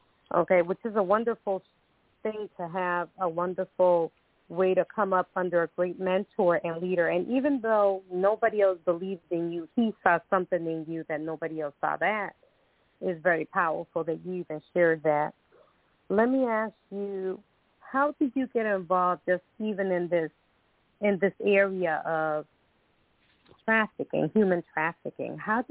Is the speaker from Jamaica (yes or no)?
no; Costa Rica; now in United States; So I'm originally from Costa Rica. So I'm an immigrant as well.